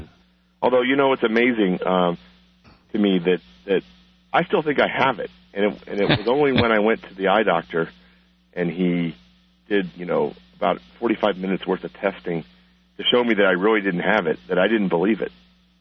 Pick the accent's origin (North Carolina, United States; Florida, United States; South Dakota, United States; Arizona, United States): Arizona, United States; Tucson; also born or lived in New York; I was born in New York, and when I was about 2 years old, I moved out to Tucson because my father and my brother have asthma